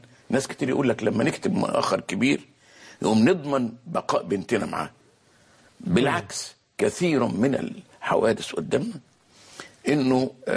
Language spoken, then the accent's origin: Arabic; Egypt; النقطة الثانية ان اصحاب الاموال عندنا في مصر